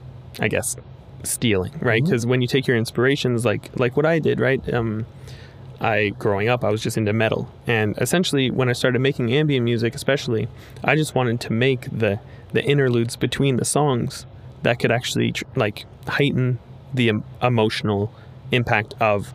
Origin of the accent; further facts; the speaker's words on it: Oshawa, Ontario, Canada; Just pretty close to it, Whippy. So I guess it's pretty much Oshawa.